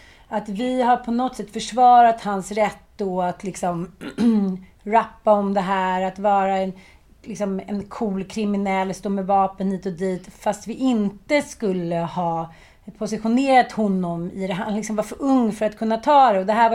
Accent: Farsta, Stockholm County, Sweden; Jag är uppväxt i Farsta, kallas för Knivfarsta.

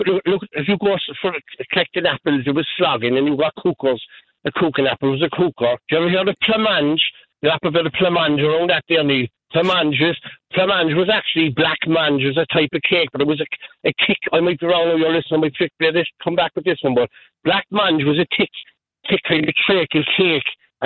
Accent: Cork, Munster, Ireland; we're up from Cork, you know, we're not from Wales at all.

